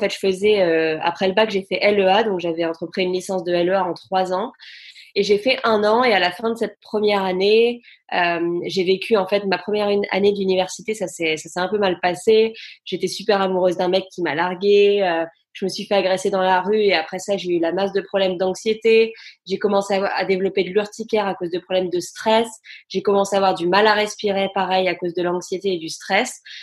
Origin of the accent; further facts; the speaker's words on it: France; moved away as an adult; now in United Kingdom; j'ai 25 ans, j'habite en Angleterre depuis maintenant presque 7 ans. Je suis styliste et j'ai quitté la France quand j'avais 19 ans